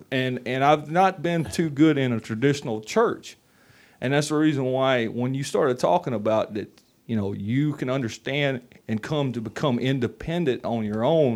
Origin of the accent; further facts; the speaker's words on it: the South, United States; also born or lived in California / Louisiana; I mean, I'm a Southerner by trade.